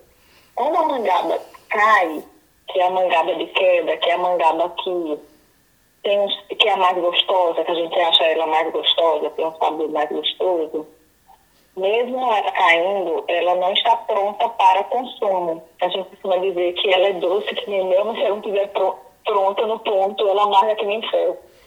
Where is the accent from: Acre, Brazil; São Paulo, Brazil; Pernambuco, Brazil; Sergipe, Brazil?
Sergipe, Brazil; Barra dos Coqueiros; Eu sou do município de Barra dos Coqueiros, do povoado Capuã.